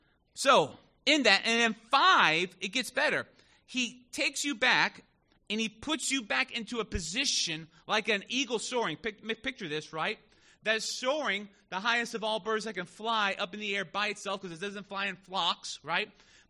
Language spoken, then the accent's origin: English; Miami, Florida, United States; And I grew up in South Florida. Now, here's the thing about South Florida. I remember, now, when I say South Florida, I mean Miami.